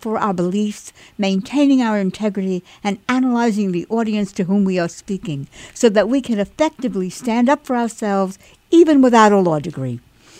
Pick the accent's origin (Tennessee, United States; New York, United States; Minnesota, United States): New York, United States; Who am I? I am a New Yorker. For those of you on the West Coast who do not know what that term means, I was born and bred a New Yorker, a Puerto Rican-born parents who came to the States during World War II.